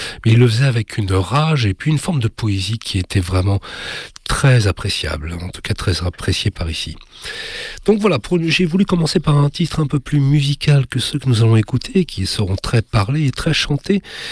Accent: Paris, Île-de-France, France; je suis parisien

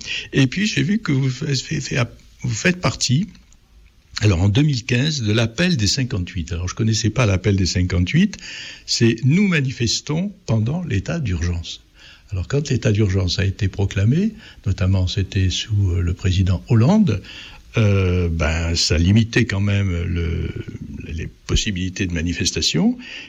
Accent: Nabeul, Nabeul Governorate, Tunisia; born there; Moi, je suis né là-bas, en Tunisie, à Nabeul. Oui, sous les bombardements des Américains et des Anglais

